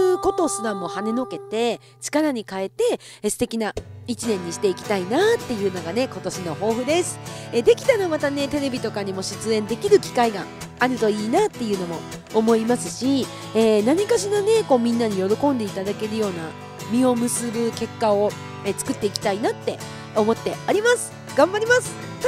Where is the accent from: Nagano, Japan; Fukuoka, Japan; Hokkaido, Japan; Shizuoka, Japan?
Hokkaido, Japan; Kushiro; いつもそれこそね年始は地元の釧路で、まあ、釧路市のね観光大使でもありますので